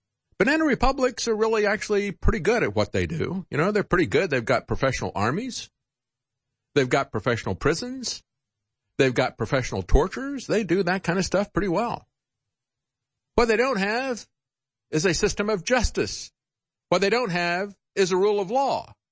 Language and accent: English; Florida, United States; I grew up in Florida.